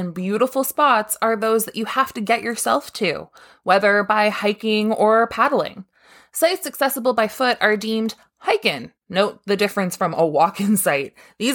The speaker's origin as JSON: {"language": "English", "region": "Ontario", "country": "Canada", "said": "we're from Ontario, Canada."}